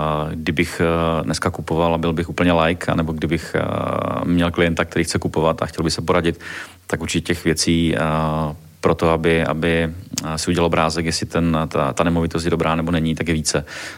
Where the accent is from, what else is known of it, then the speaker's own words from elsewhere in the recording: Moravia, Czechia; vzhledem tomu, že jsem původem z Moravy a mám tam spoustu i známých